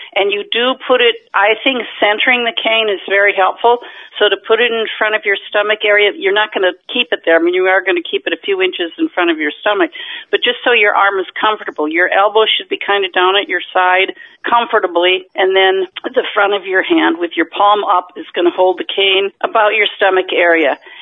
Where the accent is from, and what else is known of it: Baltimore, Maryland, United States